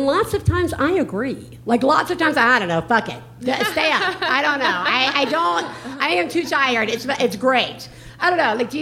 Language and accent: English; the South, United States; I'm from the South. Lord is left, Jesus is right.